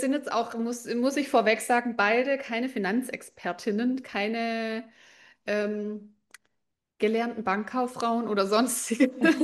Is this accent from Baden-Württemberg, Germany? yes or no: yes; Baden-Württemberg, Germany; wie man bei uns im Schwabenland sagt